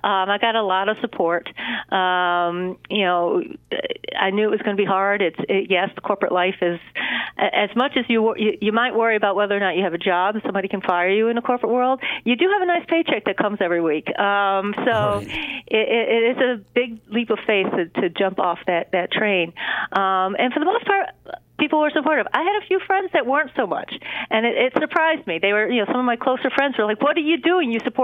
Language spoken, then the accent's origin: English; Rochester, United States; even though I was born and raised in Rochester, I did not do much work in Rochester.